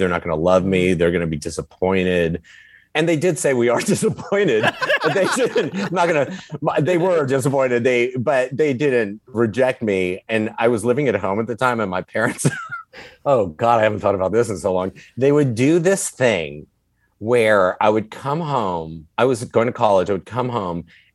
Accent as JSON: {"language": "English", "town": "Encino", "region": "California", "country": "United States", "tie": "born or raised there", "said": "But yeah, I grew up in the Valley here. I grew up in I grew up in Encino."}